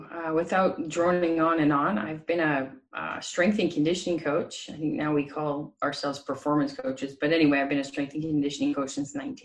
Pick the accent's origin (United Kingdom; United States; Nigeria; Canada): Canada; And through my 20s, I also worked with, being Canadian, quite a few professional hockey players